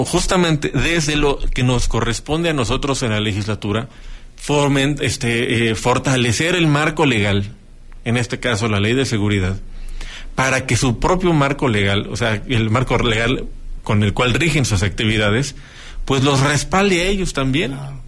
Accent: Metepec, State of Mexico, Mexico; en Metepec, que es mi tierra

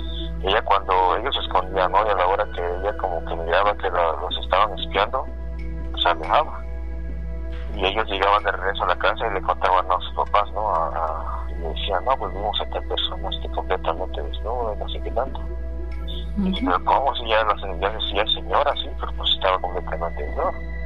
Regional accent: Chiapas, Mexico; Bueno, les comentaba que al menos de donde yo soy, ¿no? Yo soy de Chiapas

